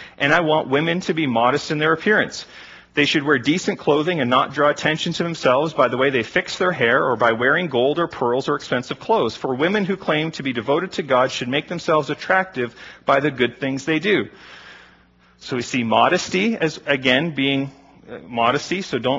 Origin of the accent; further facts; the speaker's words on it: Ontario, Canada; I grew up in Waterloo County, okay? So I grew up in old order Mennonite country.